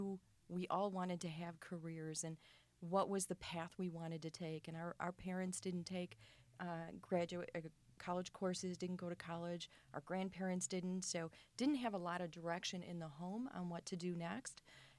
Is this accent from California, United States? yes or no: no; Kenosha, Wisconsin, United States; I was born here in Kenosha and went to schools in Kenosha.